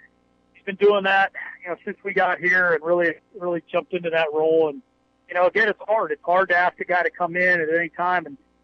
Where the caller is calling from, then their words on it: Wrightsville Beach, North Carolina, United States; I'm actually calling from Wrightsville Beach right now as we speak.